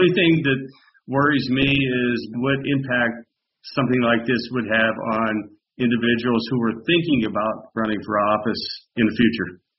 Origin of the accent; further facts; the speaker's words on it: Pennsylvania, United States; I grew up here in Fayette County, and this is my childhood, where I grew up, the house I'm living in.